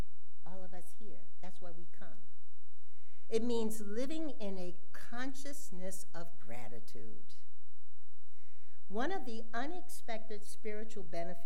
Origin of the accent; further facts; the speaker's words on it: California, United States; I'm a Californian, 40 years. You know I drive freeways.